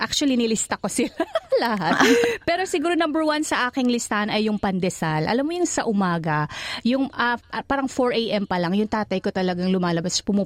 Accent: Davao Region, Philippines; Sa amin ha, sa amin sa Davao.

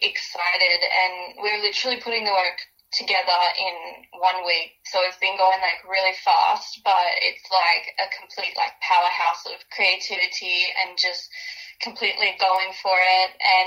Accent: Baraba, New South Wales, Australia; also born or lived in Ballarat, Victoria; I'm a proud Gamilaroi Yinar from Baraba, Northern New South Wales, and I'm also a Wathaurong woman from Ballarat, Victoria, with Scottish and Irish ancestry.

